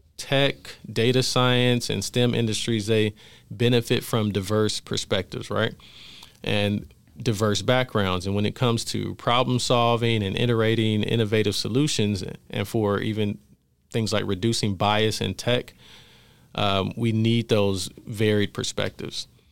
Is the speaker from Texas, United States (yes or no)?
no; Los Angeles, California, United States; the community needed to remind me of my home growing up in South Central LA, Inglewood, Watts. Those were kind of the communities that I was used to growing up. And then later we moved to the Inland Empire